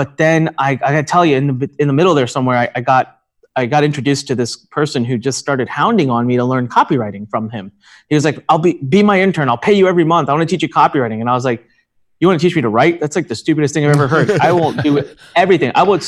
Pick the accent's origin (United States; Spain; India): India; Look, I was never meant to be an entrepreneur. I'm Indian. So what do Indian people become? We're doctors.